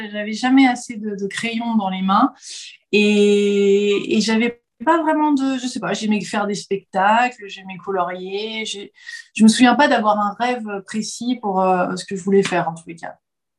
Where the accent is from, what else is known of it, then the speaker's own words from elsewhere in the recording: Nantes, Pays de la Loire, France; also born or lived in California, United States; jusqu'à l'âge de 8 ans, on s'est posé à Nantes. Donc j'ai vraiment grandi à Nantes